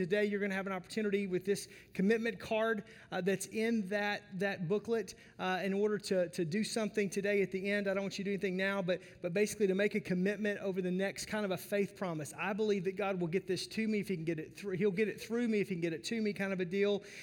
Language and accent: English; Arkansas, United States; And so, again, I'm from Arkansas, so I'm just happy to be here.